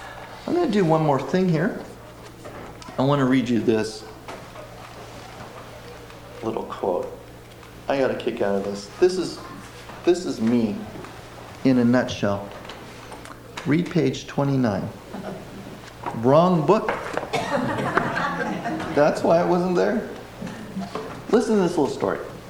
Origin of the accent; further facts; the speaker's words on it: Oregon, United States; I grew up on the Oregon coast, where there was a lot of shipwrecks.